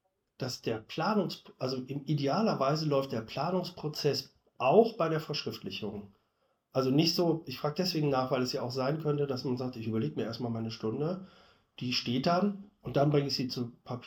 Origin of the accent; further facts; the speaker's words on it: Cologne, North Rhine-Westphalia, Germany; now in Solingen, Germany; ich komme ja aus Köln